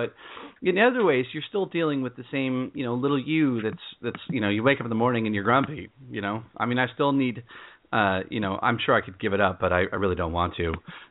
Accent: California, United States; I ended up working in Silicon Valley because I grew up in California

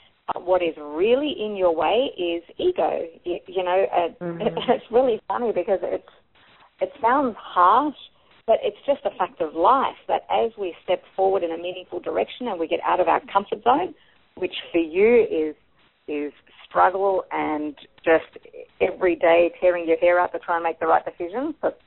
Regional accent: Australia; You're right next door. I'm from Australia.

